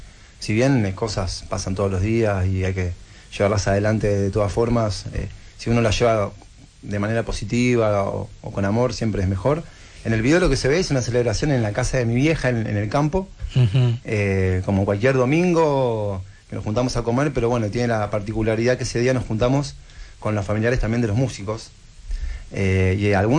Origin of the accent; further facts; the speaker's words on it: Berisso, Buenos Aires Province, Argentina; Somos de Berisso, estamos muy cerca del río, estamos muy conectados con todo lo que es lo que son los humedales y toda la parte verde de la ciudad, que es una ciudad chiquita, básicamente como un pueblo, le decimos nosotros a Berisso, es muy chico y lo tiene de natural, tiene mucho río.